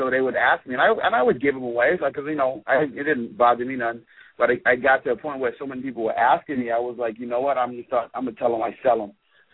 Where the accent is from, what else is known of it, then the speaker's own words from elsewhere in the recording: Bahamas; I grew up in the Bahamas